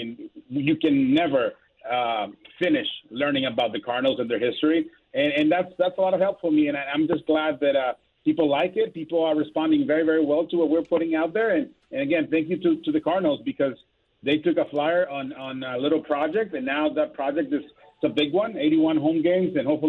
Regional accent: Tijuana, Baja California, Mexico; me born and raised in Tijuana, Mexico, and then grew up a Dodger fan, I hated them both.

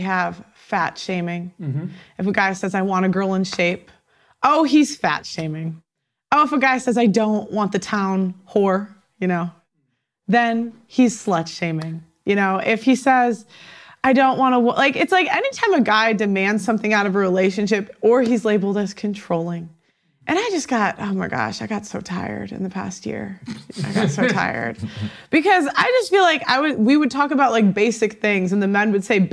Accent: Chicago, Illinois, United States; now in London, United Kingdom; I'm a YouTuber. I'm from Chicago. I live in London.

